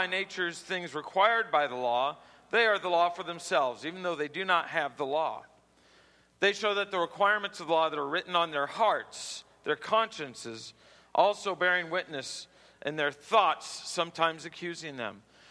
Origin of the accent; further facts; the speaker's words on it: New Orleans, Louisiana, United States; like I know I grew up in New Orleans, so down there, if you said somebody said, we're going to go to Schwagman's and make some groceries